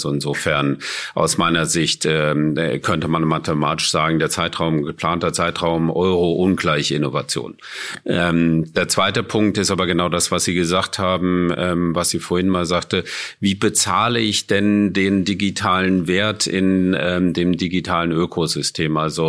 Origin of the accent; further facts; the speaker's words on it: Germany; das sind eigentlich Dinge, wo wir mit groß geworden sind in Deutschland